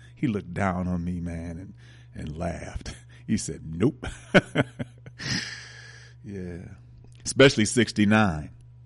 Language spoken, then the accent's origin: English; Milwaukee, Wisconsin, United States; I was an AFL fan, even though I'm from Milwaukee, and they wanted to give Milwaukee an AFL franchise